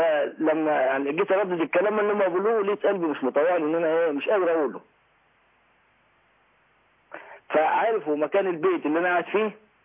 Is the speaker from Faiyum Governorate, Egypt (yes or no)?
yes; Faiyum, Faiyum Governorate, Egypt; أنا من الفيوم.